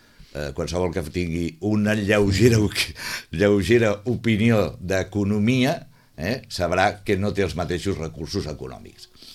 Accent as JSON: {"language": "Catalan", "town": "Sitges", "region": "Catalonia", "country": "Spain", "said": "Jo sempre dic, som catalans i de Sitges."}